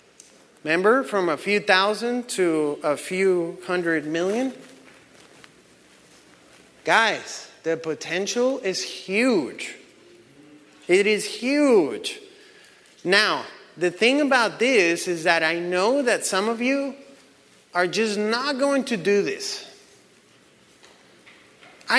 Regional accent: Colombia; English is a second language; now in Texas, United States; Remember, when I came from Colombia, I've only lived in Texas, so sorry.

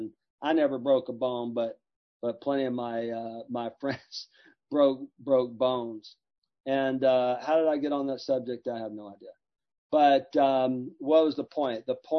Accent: Alabama, United States; I said, man, when I was growing up in Alabama, kids, don't listen to this. Don't do this. Okay. When you grow up in lower Alabama on welfare, you know, I didn't read books.

